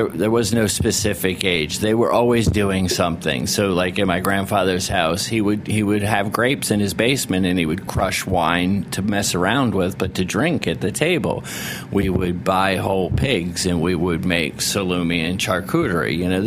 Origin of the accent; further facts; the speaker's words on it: Narragansett, Rhode Island, United States; And when I grew up in Rhode Island, I grew up in a little town called Narragansett, Rhode Island, and Point Judith is in Narragansett, and that's the fishing port of Rhode Island.